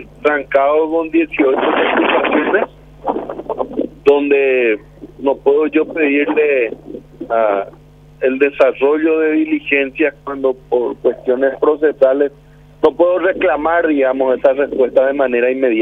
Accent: Paraguay; Como ciudadano paraguayo te estoy diciendo eso

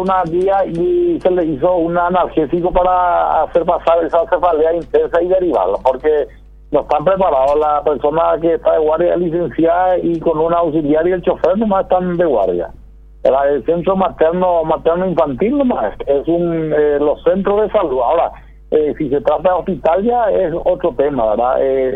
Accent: Nueva Italia, Michoacán, Mexico; yo soy de acá, de Nueva Italia.

